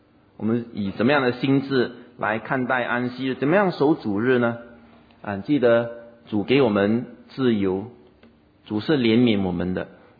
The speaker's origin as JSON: {"language": "Chinese", "country": "Singapore", "said": "2015年一个政府单位的一个调查就说到我们新加坡人有多忙啊"}